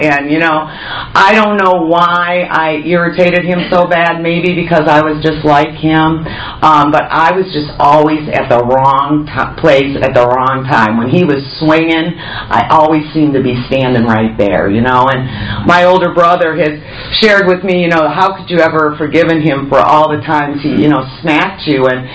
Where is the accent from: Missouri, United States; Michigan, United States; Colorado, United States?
Michigan, United States; Rochester; I'm from Rochester, Michigan. Grew up in the Midwest.